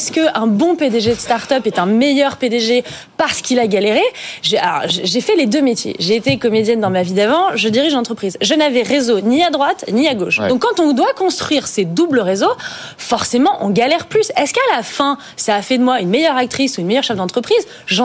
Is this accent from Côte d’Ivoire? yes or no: no; Auvergne-Rhône-Alpes, France; J'ai grandi en Auvergne.